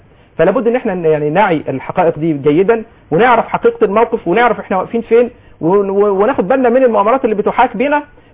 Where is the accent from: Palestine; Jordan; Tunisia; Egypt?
Egypt; احنا كمصريين بكل طوائفنا